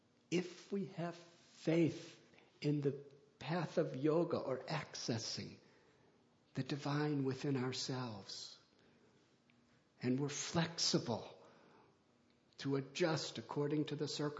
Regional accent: Chicago, Illinois, United States; I was born in 1950 in Chicago. That means, some of you are well aware, I grew up in the 60s as a teenager, which were very turbulent times.

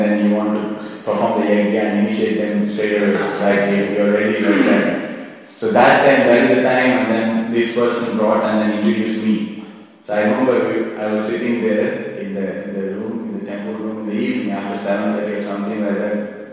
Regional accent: South India, India; and I was from South India.

